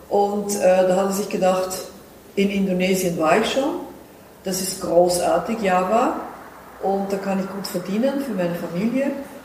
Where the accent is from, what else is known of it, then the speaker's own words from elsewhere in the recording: Netherlands; German is a second language; Also von Anfang an war ich Holländerin, bin ich Holländerin und meine Eltern auch. So, meine Mutter ist eine Vierteljüdin, ihr Vater war eine halber Jude.